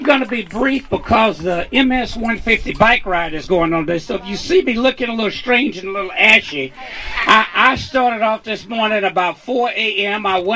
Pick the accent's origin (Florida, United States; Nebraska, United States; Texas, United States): Texas, United States; Sunnyside; I wanted to be here today because I grew up in Sunnyside